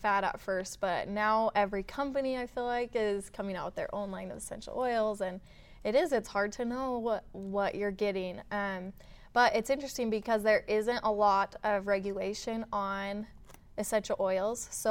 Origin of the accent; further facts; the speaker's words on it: Utah, United States; Yeah, and I grew up in Utah, so I actually went to school for a few years down in southern Utah.